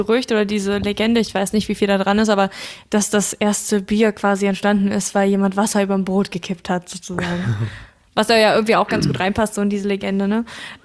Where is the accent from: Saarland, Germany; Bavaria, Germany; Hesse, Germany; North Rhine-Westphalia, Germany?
Hesse, Germany; Also ich komme auch aus Hessen